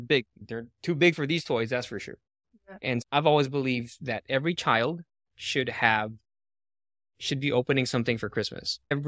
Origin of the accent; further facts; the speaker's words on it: Philippines; And I grew up in the Philippines